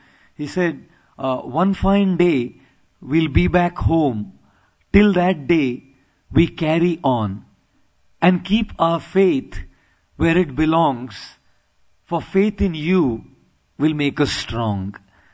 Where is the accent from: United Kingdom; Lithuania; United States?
Lithuania; English is a second language; I came also from Lithuania. And in Lithuania, there are so many Sanskrit words for the particular words they use.